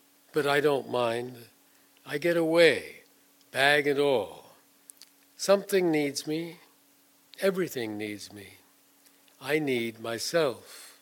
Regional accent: New York, United States; born there; also born or lived in Europe; But I was born in New York and lived a good part of my earlier life in Europe.

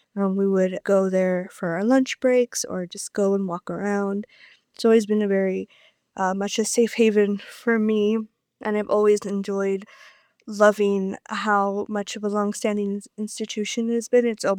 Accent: Los Angeles, California, United States; now in Salt Lake City, United States; I was born and raised in Los Angeles. I'm originally from the Highland Park neighborhood and grew up in Boyle Heights and El Sereno. And I currently live in Salt Lake City.

